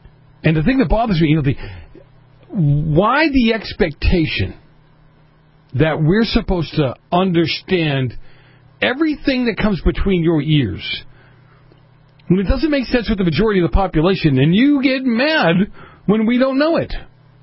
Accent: New England, United States; I'm from New England. I don't get this stuff.

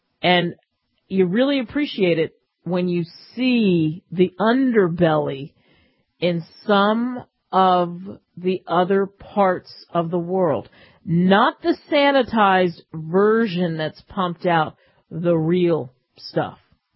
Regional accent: United States; thank God I'm an American.

